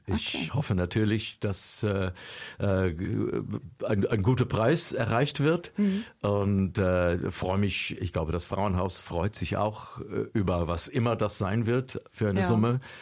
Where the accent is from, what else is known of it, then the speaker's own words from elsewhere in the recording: United States; born there; German is a second language; das ist für einen gebürtigen Amerikaner immer ein wahnsinniges Erlebnis, in einem richtig alten europäischen Stadtbild rumzulaufen.